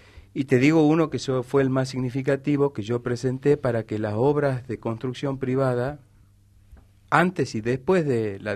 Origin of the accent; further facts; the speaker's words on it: San Miguel de Tucumán, Tucumán, Argentina; esa es una ambición que tenemos como tucumanos y como ciudadanos de San Miguel de Tucumán